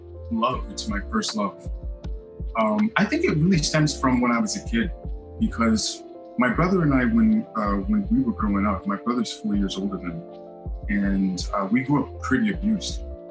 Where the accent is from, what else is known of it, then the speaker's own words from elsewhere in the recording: Montreal, Quebec, Canada; I'm originally from Montreal.